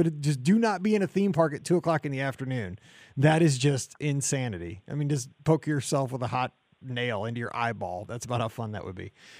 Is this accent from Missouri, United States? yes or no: yes; St. Louis, Missouri, United States; I don't know where you're from, Emily, but I'm from St. Louis, where the heat index gets to about 110, 115 a few days in the summer.